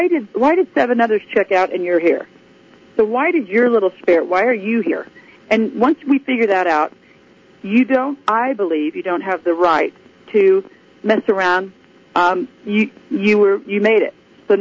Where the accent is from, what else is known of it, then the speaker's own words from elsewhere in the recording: Oklahoma, United States; growing up in Oklahoma, I was raised and taught by my family, who have, in addition to being educators, were also farmers